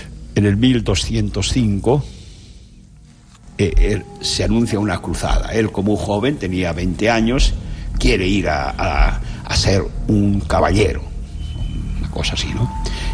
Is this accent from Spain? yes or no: yes; Cevico Navero, Castile and León, Spain; yo soy de Cevico Navero y no voy de vacaciones todos los años, voy cada dos años, pero te puedo decir que cuando llego a mi pueblo me emociono